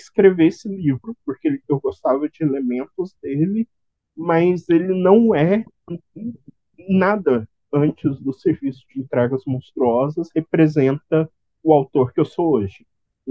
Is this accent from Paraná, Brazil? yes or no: no; Minas Gerais, Brazil; eu decidi meio que eu sou de Minas, e eu decidi pensar como seria um conto de fadas mineiro